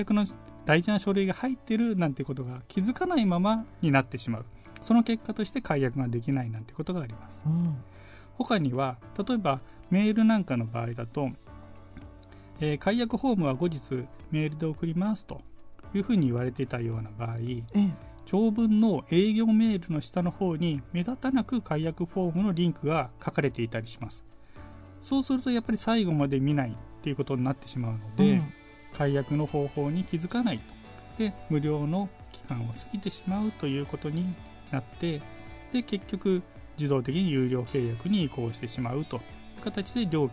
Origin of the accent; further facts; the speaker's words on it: Nirasaki, Yamanashi, Japan; え、韮崎市の出身です。